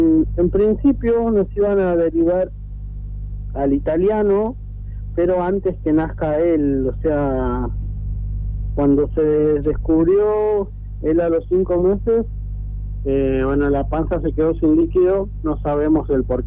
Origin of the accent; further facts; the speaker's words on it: Río Grande, Tierra del Fuego, Argentina; Sí, bueno, nosotros somos de Río Grande.